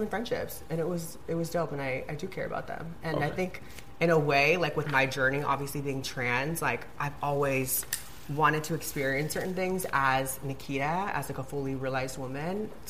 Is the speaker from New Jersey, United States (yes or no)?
no; Virginia, United States; Right, I grew up in Virginia, so, you know, I grew up around Republicans, and very small, like, conservative town.